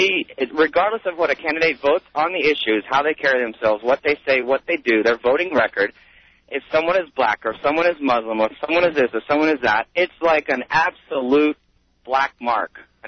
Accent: North Carolina, United States; I hail from North Carolina, so I'm a little bit familiar with Edwards, but I'm not necessarily a fan of anybody.

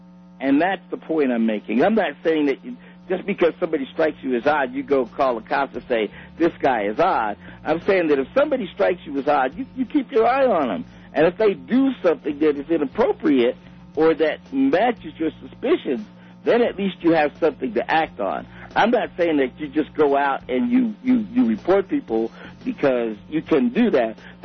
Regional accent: New York, United States; All I'm saying is that where I grew up in New York, if there was a child molester in the building

